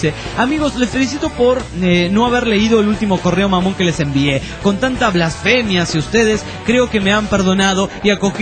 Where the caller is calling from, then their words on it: Juliaca, Puno, Peru; Hola, desintegrado … de Juliaca.